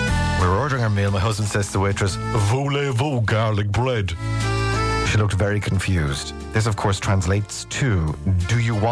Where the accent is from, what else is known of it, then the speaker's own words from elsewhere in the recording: Kilkenny, Leinster, Ireland; I'm from Kilkenny.